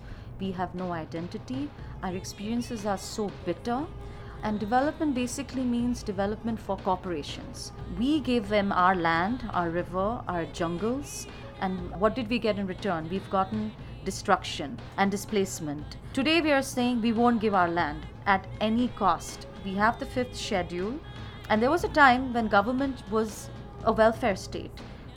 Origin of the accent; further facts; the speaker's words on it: India; I'm an Indian, I'm from India